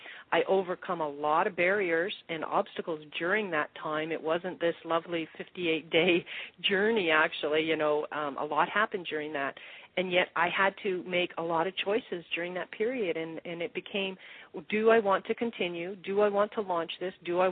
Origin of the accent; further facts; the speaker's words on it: Canada; moved away as an adult; also born or lived in Toronto; now in United States; because I was moving from Toronto down to the U.S. Once I said I was going to be an internet marketer, I flew back home to Canada. We sold our house. We moved down to the U.S.